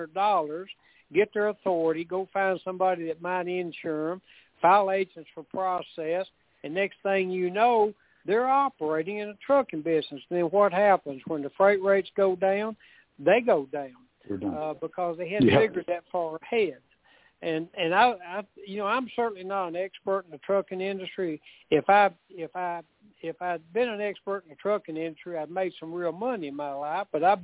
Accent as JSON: {"language": "English", "region": "Tennessee", "country": "United States", "tie": "born or raised there", "said": "I'm an old country boy. I grew up down here in Tennessee"}